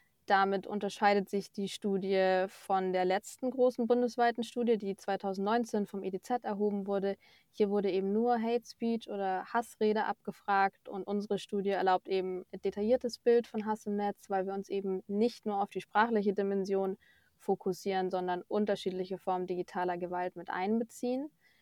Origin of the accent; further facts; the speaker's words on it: Munich, Bavaria, Germany; Ich bin im Süden aufgewachsen, in München, habe die Alpen vor der Haustür gehabt, habe dort in der Nähe in Baden-Württemberg auch studiert, meinen Bachelor.